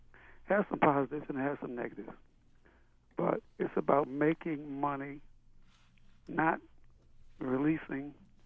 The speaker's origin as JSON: {"language": "English", "town": "Baltimore", "region": "Maryland", "country": "United States", "tie": "born or raised there", "said": "And I was born and bred in Baltimore. I love this town."}